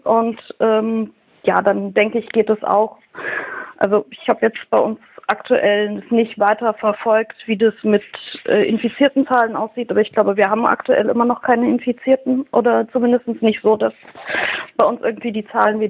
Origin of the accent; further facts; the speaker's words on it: Thuringia, Germany; also ich komme halt aus Thüringen.